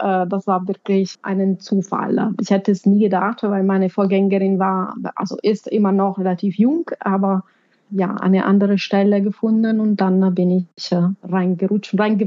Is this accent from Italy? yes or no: yes; Italy; now in Berlin, Germany; Ich komme ursprünglich aus Italien. Ich bin jetzt seit 2011 in Deutschland. In der Zwischenzeit habe ich auch meine deutsche Nationalität